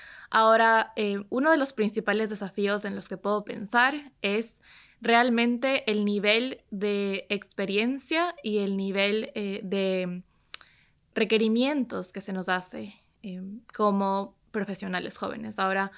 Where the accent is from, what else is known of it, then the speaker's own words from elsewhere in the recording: Ecuador; Sí, en Ecuador.